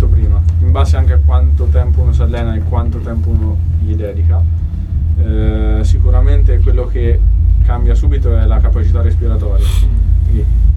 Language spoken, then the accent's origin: Italian; Ponte Recepi, Umbria, Italy; E io sono di Ponte Recepi, lì vicino.